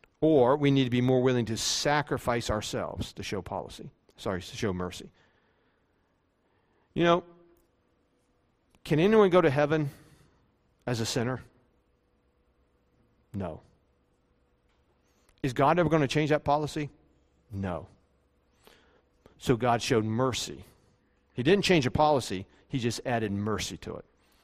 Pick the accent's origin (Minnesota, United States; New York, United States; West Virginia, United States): West Virginia, United States; Morgantown; I'm from Morgantown, West Virginia. It's a little hick town, basically, compared to Chicago.